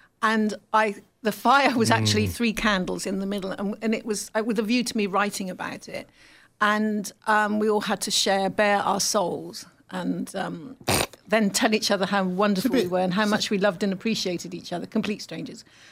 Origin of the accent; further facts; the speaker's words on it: England, United Kingdom; Excuse me, I'm English.